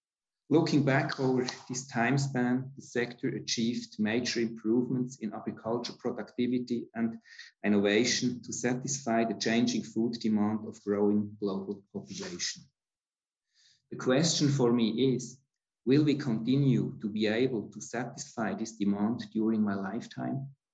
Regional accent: Switzerland; I was born in 1972 in Switzerland, where I grew up as a farm boy

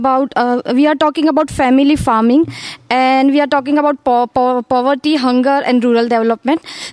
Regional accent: India; I'm from Seva, India.

